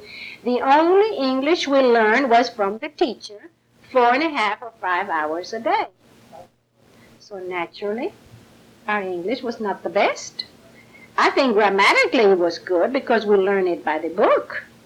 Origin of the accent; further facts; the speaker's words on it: Falfurrias, Texas, United States; I was born in Falfurrias, Brooks County, Texas. And I was reared there, went to school until I was full grown.